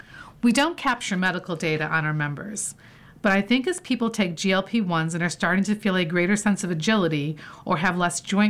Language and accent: English; Connecticut, United States; I grew up in Connecticut. I'm a New Englander, even though I've moved around a bit.